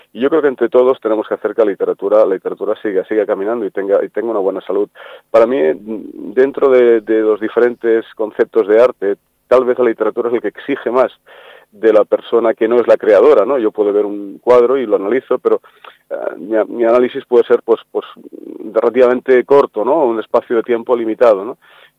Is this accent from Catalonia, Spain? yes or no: yes; Catalonia, Spain; aunque yo soy catalán, mis raíces están en el sur, ¿no?